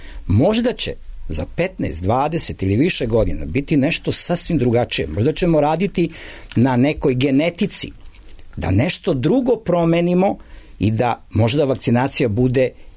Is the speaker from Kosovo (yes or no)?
no; Serbia; mi smo Srbi